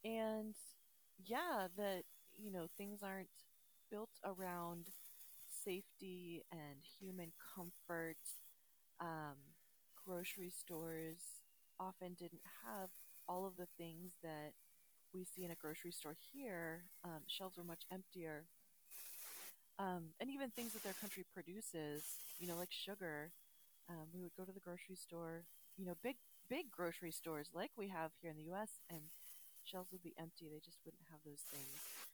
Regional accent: United States; So again, going back to that being American and living with such privilege, even though, you know, my family wasn't exceptionally wealthy

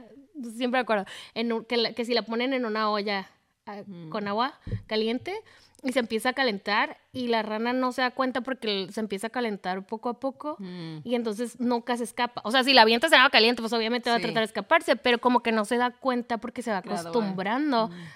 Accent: Ensenada, Baja California, Mexico; Yo crecí en Ensenada.

